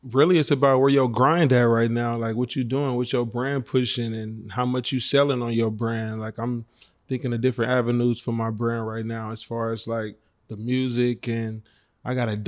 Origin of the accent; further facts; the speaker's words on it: Oakland, California, United States; Yeah, I'm from the town. I'm from Oakland.